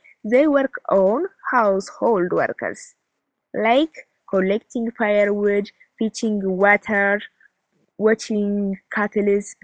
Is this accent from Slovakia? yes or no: no; Dangila, Amhara, Ethiopia; born there; English is a second language; I am grade 12 student. I was born in Marsk in Dangla, and also I live in Dangla, Walada.